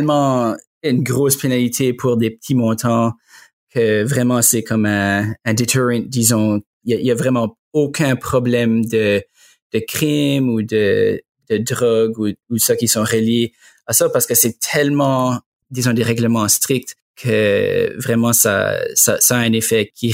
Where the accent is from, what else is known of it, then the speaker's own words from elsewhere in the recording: Quebec City, Quebec, Canada; une question que j'ai comme à chaque jour presque, c'est je viens de Québec.